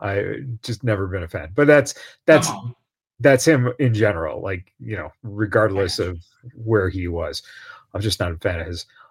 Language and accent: English; Chicago, Illinois, United States; now in Las Vegas, United States; I mean, growing up in Chicago, you know, White Castle was huge there too.